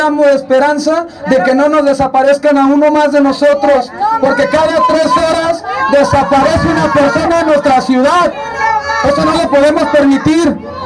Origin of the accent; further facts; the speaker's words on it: Jalisco, Mexico; vengo de Jalisco.